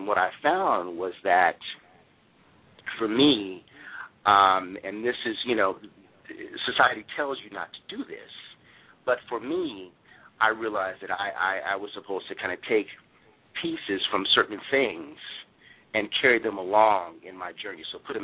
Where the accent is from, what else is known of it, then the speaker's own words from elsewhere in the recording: Portland, Oregon, United States; I'm from Portland, Oregon, but my folks are from by way of Texas, so we're Southern. I was raised in a Southern Baptist church.